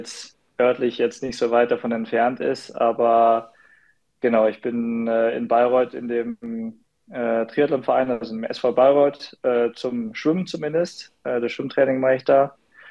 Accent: Geneva, Switzerland; also born or lived in Munich; Geboren in München, aber dann relativ bald umgezogen nach Genf in die Schweiz und dort aufgewachsen bis zum Abitur im Endeffekt

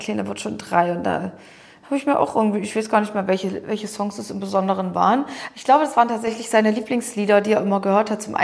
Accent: Dessau-Roßlau, Saxony-Anhalt, Germany; Da findet nämlich in meiner Heimatstadt Dessau-Roßlau

